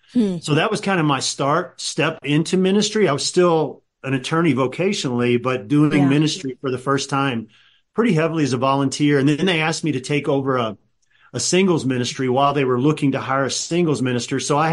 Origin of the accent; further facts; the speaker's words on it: Louisville, Kentucky, United States; I grew up in Louisville, Kentucky. I went to a great church there.